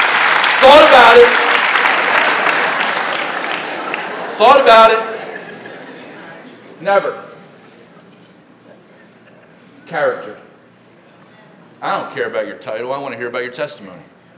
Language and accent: English; Baltimore, Maryland, United States; Sorry, I am from Baltimore. Can you tell?